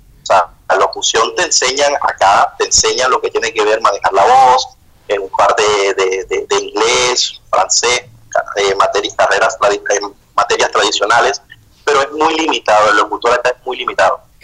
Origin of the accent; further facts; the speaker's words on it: Colombia; yo la verdad que nunca he tenido la oportunidad de trabajar en Colombia, ni tampoco de estudiar en Colombia, pero soy colombiano.